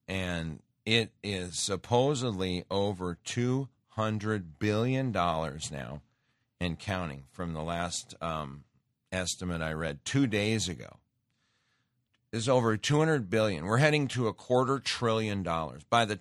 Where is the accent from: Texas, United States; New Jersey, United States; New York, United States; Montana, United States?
Montana, United States; we had a house when I grew up in Montana in the Smith River, which is, they call it the Little Grand Canyon.